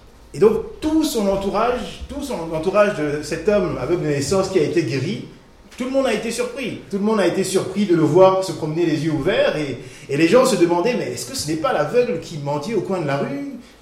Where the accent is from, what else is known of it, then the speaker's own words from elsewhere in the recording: Chad; now in Besançon, France; Donc voilà, je suis originaire du Tchad, en Afrique centrale, ceux qui connaissent. Et je vis depuis un bon moment maintenant à Besançon